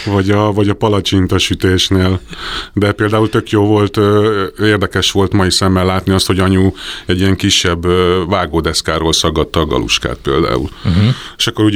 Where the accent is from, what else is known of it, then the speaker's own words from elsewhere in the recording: Budapest, Hungary; Én budai gyerek vagyok